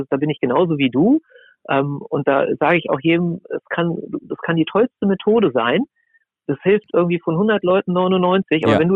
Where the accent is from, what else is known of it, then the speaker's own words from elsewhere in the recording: Lower Saxony, Germany; Ich bin in der Nähe von Braunschweig aufgewachsen